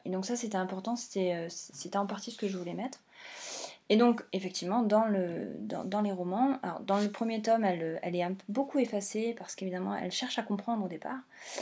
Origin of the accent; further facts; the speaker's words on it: France; je suis française